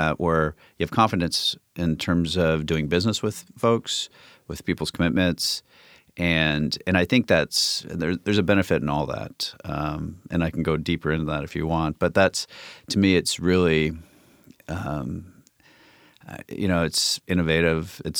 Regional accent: Federal Way, Washington, United States; also born or lived in Olympia, United States; I mean, I'm born and raised pretty much. I was born in Olympia, raised in the kind of greater Federal Way area.

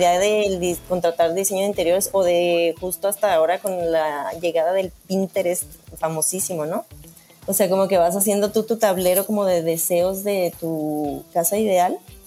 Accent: Chihuahua, Mexico; moved away; yo soy del norte de México, ¿no? Y en Chihuahua como que no tenemos tan arraigada esta cosa del diseño mexicano

